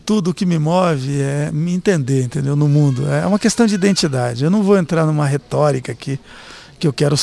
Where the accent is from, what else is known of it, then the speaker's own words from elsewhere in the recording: Mato Grosso, Brazil; Eu fui criado na minha infância em Mato Grosso